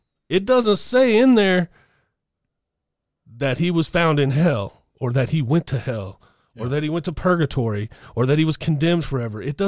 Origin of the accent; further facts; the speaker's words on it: Malta; of course, I'm Maltese.